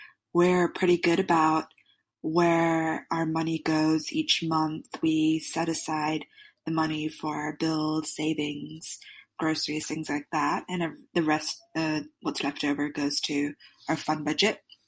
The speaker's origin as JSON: {"language": "English", "country": "India", "moved": "yes", "said": "He's originally American and I'm originally Indian."}